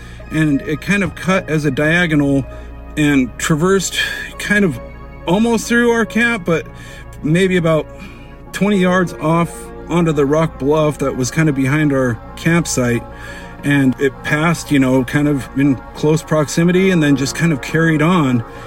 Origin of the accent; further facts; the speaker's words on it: Idaho, United States; I'm from Idaho, but this story is from Canyonlands National Park Needles District.